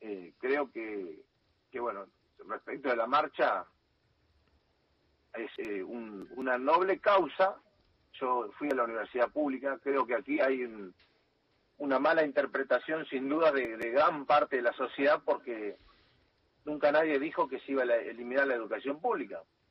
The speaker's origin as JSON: {"language": "Spanish", "town": "General Alvear", "region": "Buenos Aires Province", "country": "Argentina", "tie": "born there", "also_born_or_lived": "Saladillo / Azul / Rosario / Sáenz Peña", "said": "Bueno, yo nací en General Alvear, después también hice mi secundaria en Saladillo, una parte de la universidad hice en Azul, también pasé varios meses en la ciudad de Rosario, luego me instalé en Sáenz Peña, Chaco, Salta Capital, Joaquín B. González, al sur de Salta."}